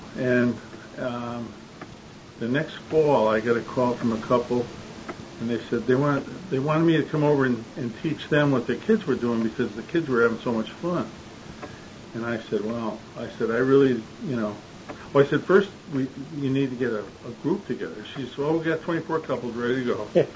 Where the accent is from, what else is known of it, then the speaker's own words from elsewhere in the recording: Meriden, Connecticut, United States; born there; Well, I was born in Meriden back in 1937.